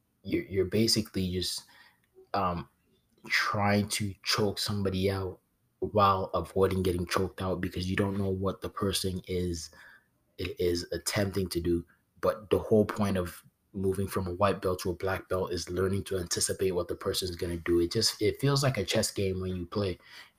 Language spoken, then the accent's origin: English; Nigeria; I'm a big fan of Kamaru Usman. He's Nigerian. I'm Nigerian.